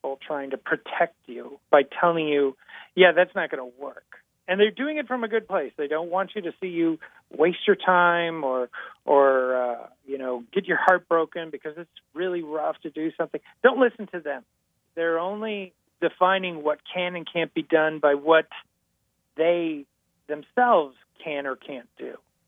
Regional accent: Mayville, Wisconsin, United States; When I was growing up in Mayville, Wisconsin, and then eventually went to school at MyAd in Milwaukee, coming out here just seemed like such an impossibility.

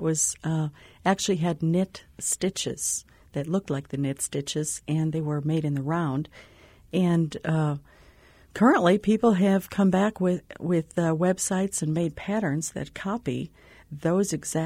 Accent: Wisconsin, United States; I grew up in Wisconsin, so we spent a lot of time indoors.

